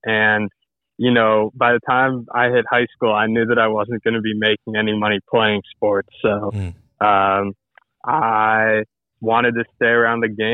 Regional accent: Waynesboro, Virginia, United States; I'm from Waynesboro, Virginia, which is like if the middle of nowhere had a middle of nowhere.

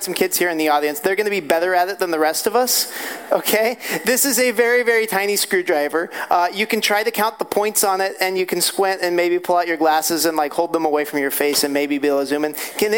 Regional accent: California, United States; So I'm from Central California. It's kind of a nice place. We're also a college town.

